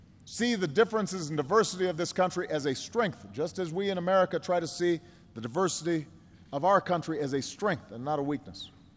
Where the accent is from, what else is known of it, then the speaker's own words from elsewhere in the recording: Chicago, Illinois, United States; My hometown of Chicago was infamous for Al Capone